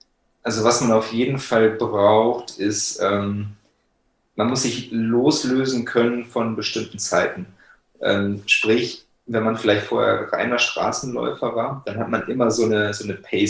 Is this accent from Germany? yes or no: yes; Bonn, North Rhine-Westphalia, Germany; Der ging in meiner Heimat in Bonn in Deutschland über 71 Kilometer über einen Fernwanderweg.